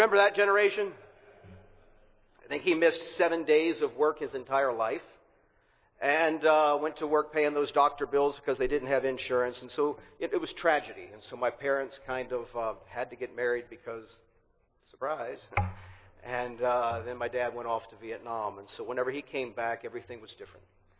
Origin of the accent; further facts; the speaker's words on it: Cincinnati, Ohio, United States; So I'm from Cincinnati, Ohio. My wife is from Columbia, Tennessee, and I was kind of a second, maybe a first, second, third generation Christian.